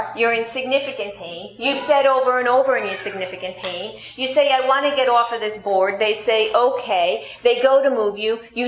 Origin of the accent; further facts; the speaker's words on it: New York, United States; I'm a New Yorker, and I can be a little sarcastic sometimes.